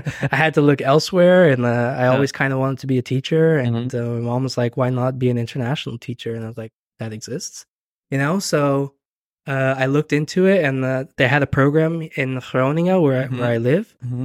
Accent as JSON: {"language": "English", "town": "Houston", "region": "Texas", "country": "United States", "tie": "born or raised there", "lives_now": "Netherlands", "said": "I grew up in North Houston"}